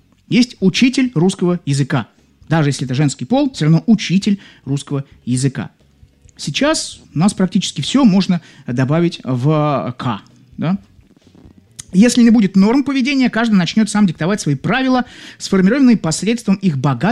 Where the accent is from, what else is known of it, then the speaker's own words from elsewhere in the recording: Saint Petersburg, Russia; Ан, вы удивитесь, я тоже из Петербурга.